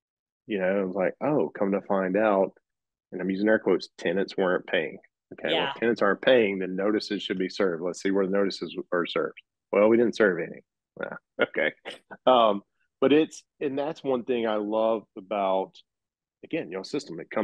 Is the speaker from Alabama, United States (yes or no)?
yes; Alabama, United States; growing up in Alabama really relates to me.